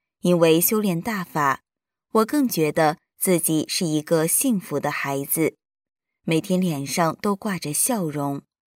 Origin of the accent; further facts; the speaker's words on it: China; 我在中国大陆出生长大，在北京得法。